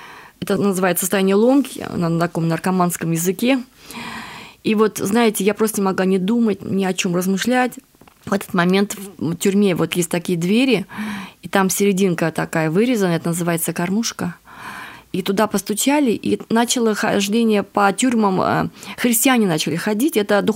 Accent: Moscow, Russia; Я москвичка, родилась, выросла в Москве, закончила спецшколу английского языка в Москве.

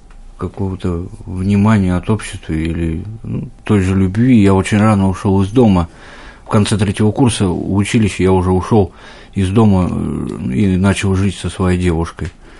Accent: Saint Petersburg, Russia; Я родился в Санкт-Петербурге, вот, в достаточно нормальной семье.

